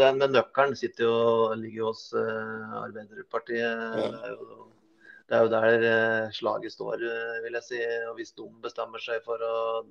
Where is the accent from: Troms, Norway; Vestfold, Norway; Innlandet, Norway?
Innlandet, Norway; Totenvika; jeg har vokst opp i Totenvika, der er det fint, vet du.